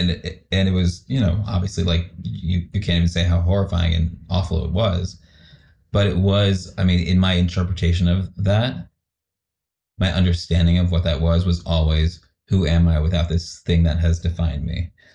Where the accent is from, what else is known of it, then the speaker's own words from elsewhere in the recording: Potomac, Maryland, United States; he was also a part of the community theater in Potomac, where I grew up in Maryland.